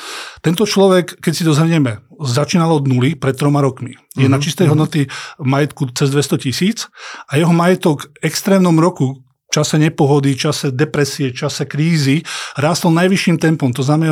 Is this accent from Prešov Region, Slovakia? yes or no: no; Dolná Súča, Trenčín Region, Slovakia; Ja som sa narodil v Dolnej Súči, čiže to, čo som videl okolo seba, boli sliepky, videl som domáce zvieratá